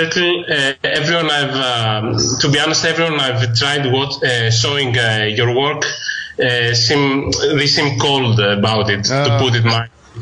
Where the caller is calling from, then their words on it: Patras, Western Greece, Greece; English is a second language; I'm calling from Patras. It's a Greek city.